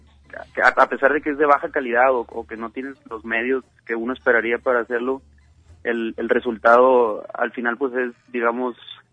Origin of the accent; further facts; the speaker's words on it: Mazatlán, Sinaloa, Mexico; un amigo mío que también es de Mazatlán, yo soy de Mazatlán